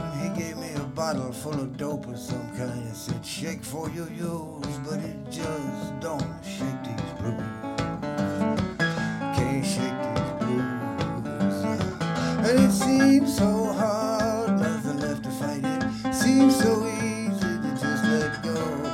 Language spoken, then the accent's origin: English; New Orleans, Louisiana, United States; This is a very New Orleans flavored song. I grew up in New Orleans.